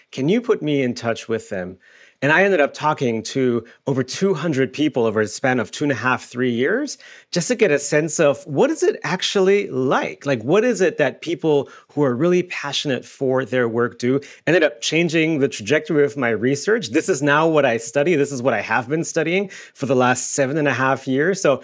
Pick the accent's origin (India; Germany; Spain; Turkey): Germany; English is a second language; moved away as an adult; now in United States; So I came to the US to pursue my PhD. I was originally born and raised in Germany